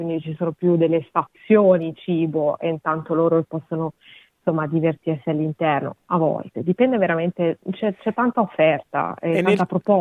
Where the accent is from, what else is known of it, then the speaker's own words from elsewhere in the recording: Garbagnate Milanese, Lombardy, Italy; moved away as an adult; now in Australia; Provincia di Milano, una ridente cittadina garbagnate milanese.